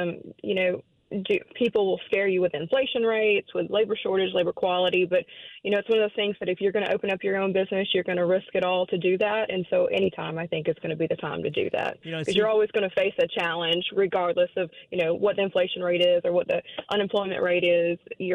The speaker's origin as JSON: {"language": "English", "region": "Louisiana", "country": "United States", "said": "I'm from the North Shore, so St. Tammany Corporation, I know, offers a lot of benefits for people wanting to start their own business."}